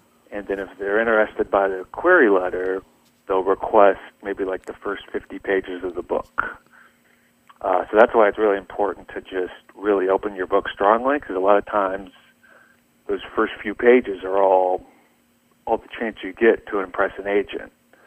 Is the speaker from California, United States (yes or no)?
no; Washington, Iowa, United States; Yeah, I grew up in Washington, Iowa, born and raised.